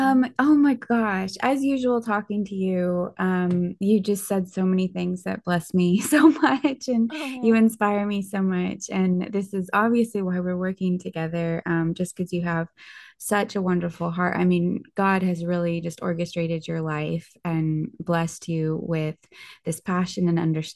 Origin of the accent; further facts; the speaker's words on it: California, United States; for those listening who might not know, I grew up in the Bay Area. I'm 37.